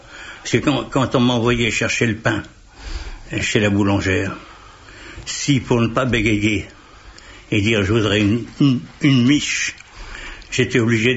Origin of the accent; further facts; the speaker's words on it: Concarneau, Brittany, France; je venais de Concarneau. Et je butais beaucoup sur les C et sur les K